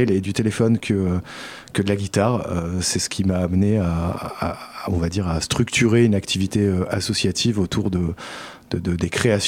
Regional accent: Clermont-Ferrand, Auvergne-Rhône-Alpes, France; also born or lived in Lyon / Paris; now in Tulle, France; je suis natif de Clermont-Ferrand, où j'ai fait mes premières armes, où j'ai étudié. Ensuite, j'ai bougé un peu à Lyon, à Paris, où j'ai passé 20 ans sur diverses activités musicales. Et donc, je viens d'arriver à Tulle.

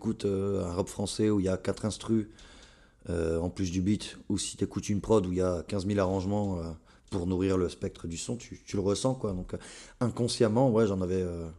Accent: Haubourdin, Hauts-de-France, France; j'ai grandi, ma petite enfance, j'ai grandi à Aubourdin, où c'était une cité HLM

